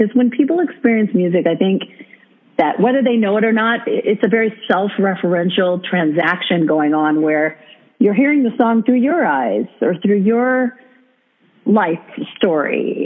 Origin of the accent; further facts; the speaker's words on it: New York, United States; I'm originally from New York, and I used to sing in supper clubs in New York